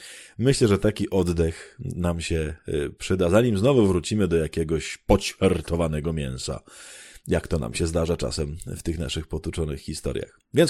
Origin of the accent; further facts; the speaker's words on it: Khmelnytskyi Oblast, Ukraine; Polish is a second language; now in Poland; Pochodzę z Ukrainy, z okolicy fajnego miasta Kamieniec Podolski, więc od razu przepraszam za błędy i zapraszam na Ukrainę.